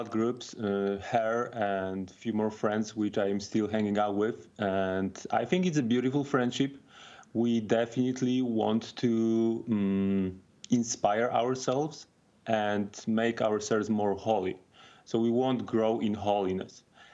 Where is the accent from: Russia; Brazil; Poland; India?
Poland; now in United States; So I was born and raised Catholic. I'm from Poland and I moved to the USA 9 years ago.